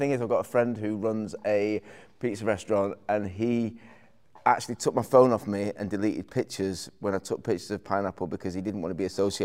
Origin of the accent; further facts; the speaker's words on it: Manchester, North West England, United Kingdom; I was born in 1972. Very different era to where it is now, and I grew up in North Manchester, had two brothers. I was the baby of the family.